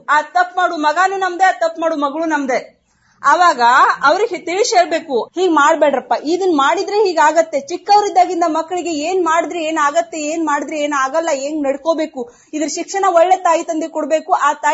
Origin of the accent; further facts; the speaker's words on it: Daribadachi, Maharashtra, India; ನಾನೀಗ ಈ ಭಾಗದಲ್ಲಿ ಹುಟ್ಟಿ ಬೆಳೆದವಳು ತಮ್ಮೆಲ್ಲರ ಒಂದು ಸಹವಾಸದಲ್ಲಿ ನಮ್ಮ ಹತ್ರ ಇರುವ ದರಿಬಡಚಿ ಹಳ್ಳಿಯಲ್ಲಿ ನಾನಿರೋದು.